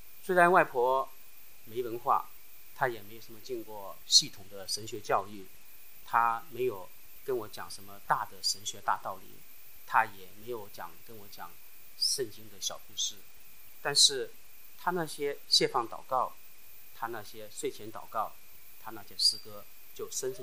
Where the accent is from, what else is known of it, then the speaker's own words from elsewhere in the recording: Hong Kong; also born or lived in Wenzhou, Zhejiang, China; 我是在中国浙江温州出生的，然后在香港长大。我的外婆，我们的老家是在浙江苍南，就是浙江跟福建的交界的地方啊。